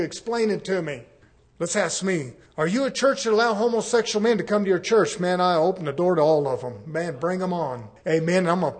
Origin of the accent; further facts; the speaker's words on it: United States; Well, I was born in the United States. I've been raised up in the United States.